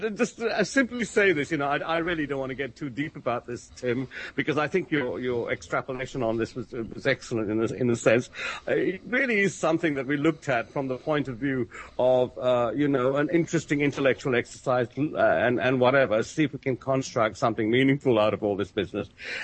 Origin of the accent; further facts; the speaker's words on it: United Kingdom; I'm sitting here as a Brit